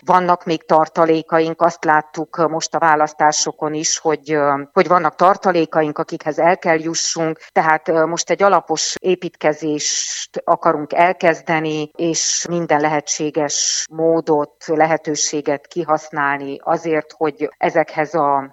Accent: Maramureș, Romania; hogy lehet itt Máramarosban büszkén felvállalni azt, hogy magyarok vagyunk

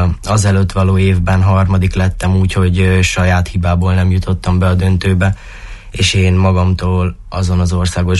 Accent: Târgu Mureș, Mureș County, Romania; now in Baja, Hungary; akkor először Marosvásárhelyre jönnék, az biztos, hiszen itt nőttem fel, itt kaptam meg az alapokat.

